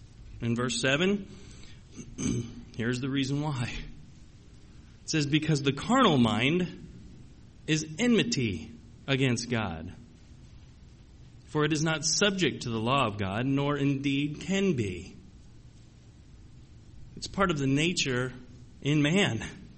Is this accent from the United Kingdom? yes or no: no; Arizona, United States; You know, as growing up in Arizona and going to school, we were exposed to many of the different Indian cultures that were throughout Arizona